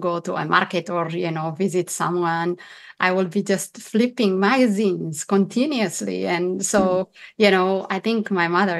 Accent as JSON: {"language": "English", "region": "Addis Ababa", "country": "Ethiopia", "tie": "born or raised there", "said": "I grew up in Addis Ababa"}